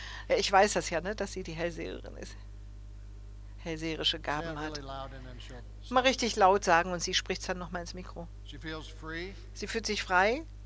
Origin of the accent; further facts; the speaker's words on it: southern Sweden, Sweden; German is a second language; Ja, ich bin aus Schweden, aus Südschweden. Wunderbares, wunderschönes Südschweden.